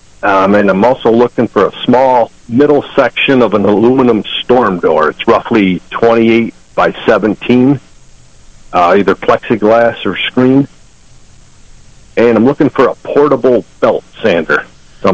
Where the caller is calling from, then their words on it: Mount Morris, United States; Calling from Mount Morris, Jim.